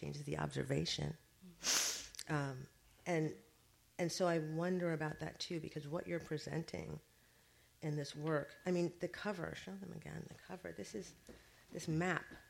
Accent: United States; there's a thing that is very particular about being American. We are a very different kind of people.

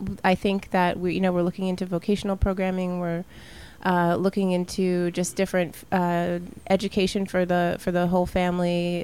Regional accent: New Jersey, United States; also born or lived in Brooklyn; I'm from New Jersey, actually lived in Brooklyn for 10 years and kind of came here around about just a few months ago.

